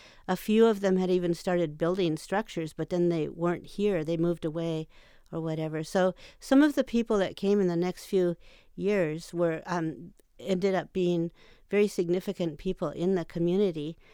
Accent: Berkeley, California, United States; born there; I was born in Berkeley in 45, right after World War II.

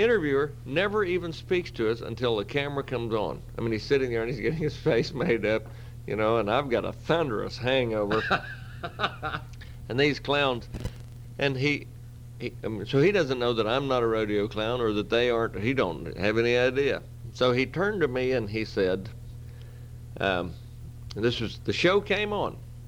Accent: Colorado, United States; Well, I'm from Colorado, Chuck.

